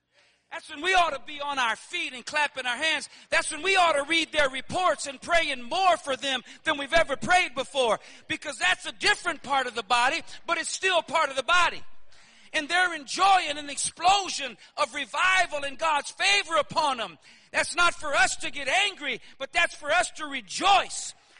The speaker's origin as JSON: {"language": "English", "region": "Louisiana", "country": "United States", "said": "Now, I'm from South Louisiana, and I love Cajun food."}